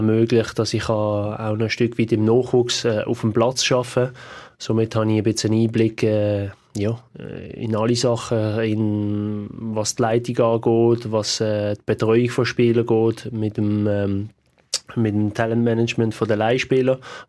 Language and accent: German; Basel, Basel-Stadt, Switzerland; hat man sich ja immer auch als Basler gefühlt